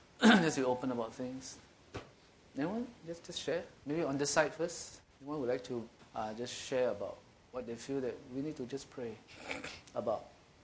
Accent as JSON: {"language": "English", "country": "Singapore", "said": "And being a Singaporean, working as well as here"}